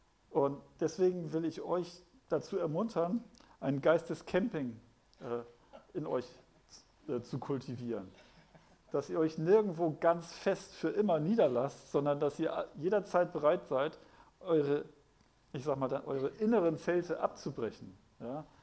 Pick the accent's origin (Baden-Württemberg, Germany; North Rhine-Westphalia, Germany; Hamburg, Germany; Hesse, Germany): Hamburg, Germany; Also ich bin aus Hamburg. Ich könnte ja jederzeit nach Hamburg zurückkehren, aber das ist nicht meine Heimat.